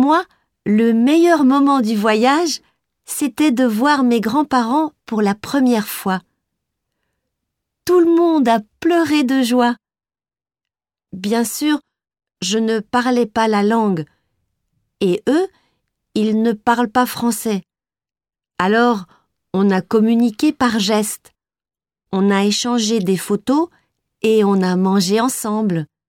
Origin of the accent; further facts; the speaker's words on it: Paris, Île-de-France, France; born there; now in Orléans, France; J'habite maintenant à Orléans, mais je suis née à Paris. Mes parents et mes grands-parents sont nés en Asie, au Laos. Mes grands-parents y habitent toujours.